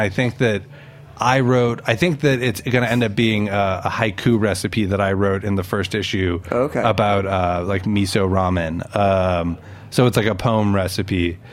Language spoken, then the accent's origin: English; Chicago, Illinois, United States; now in New York, United States; I mean, I'm from Chicago, I was moving to New York, but I could afford to move to New York in the late 90s.